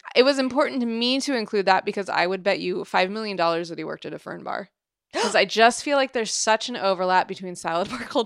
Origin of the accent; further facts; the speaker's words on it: Seattle, Washington, United States; Because I grew up in Seattle